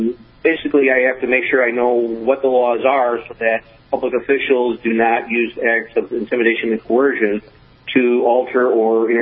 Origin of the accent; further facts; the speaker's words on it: Detroit, Michigan, United States; born and raised in Detroit and the suburbs of, and graduated from Farmington High School.